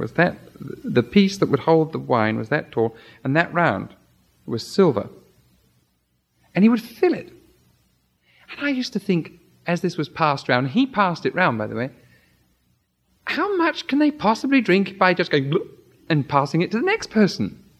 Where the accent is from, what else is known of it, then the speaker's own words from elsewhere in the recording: England, United Kingdom; now in United States; it's obvious by my speech and by some of my habits and background that I'm not American, I'm English.